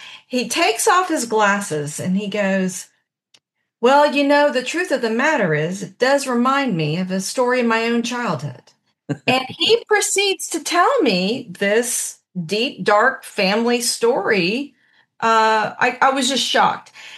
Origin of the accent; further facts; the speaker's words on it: Blanton, United States; I'm really from an unincorporated part outside of Dade City called Blanton. And Blanton was rural. It was hilly. We were outside all the time.